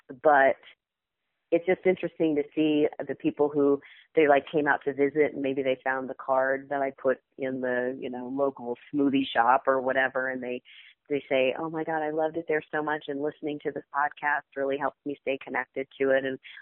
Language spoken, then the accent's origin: English; New Jersey, United States; I was living in New Jersey at the time. I grew up in New Jersey.